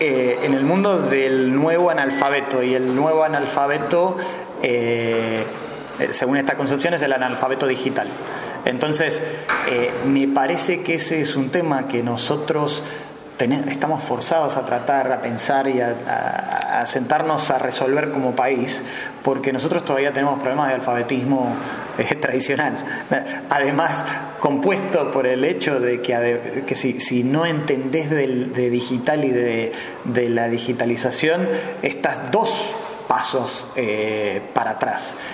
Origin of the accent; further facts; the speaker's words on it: Argentina; y digo nos, como por ahí, desde parado como argentino, nos cuesta pensar en que podemos diseñar el futuro